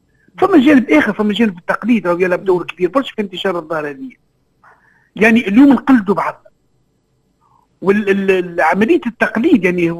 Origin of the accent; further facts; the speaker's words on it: Tunisia; أنا اليوم تقريبا أكبر أزمة عندنا في تونس هي أزمة اتصالية مع الناس